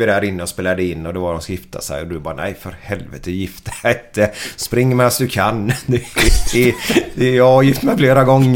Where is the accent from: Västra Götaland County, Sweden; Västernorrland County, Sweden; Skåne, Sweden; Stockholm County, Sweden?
Västra Götaland County, Sweden; Rudalen; Och det är ju det här jag växte upp med uppe på Rudalen.